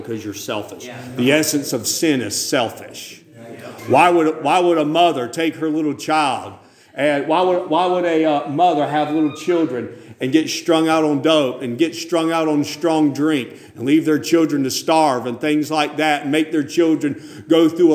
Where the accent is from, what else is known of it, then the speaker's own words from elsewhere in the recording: Mocksville, North Carolina, United States; I'm from the South. And from Mocksville, Davie County, North Carolina.